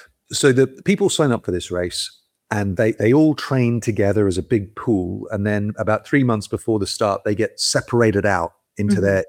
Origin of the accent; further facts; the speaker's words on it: Australia; now in United Kingdom; I am Australian originally, though I've been in the UK 25 years now. Yeah, I am. Yeah, but I'm fairly well anglicized now.